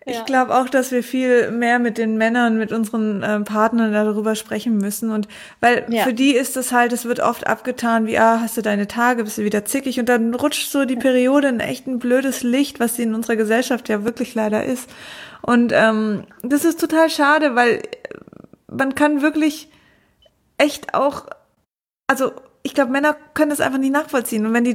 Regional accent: Konstanz, Baden-Württemberg, Germany; ich komme aus Konstanz, ist jetzt gar nicht so weit.

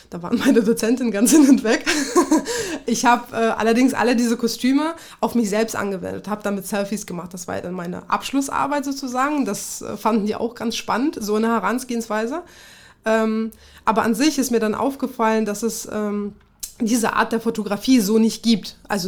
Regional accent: Kazakhstan; Ich komme ja aus Kasachstan ursprünglich

